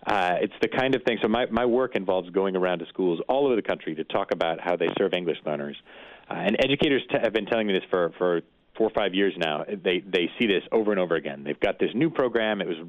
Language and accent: English; Michigan, United States; In the North Midwest, I'm from Michigan.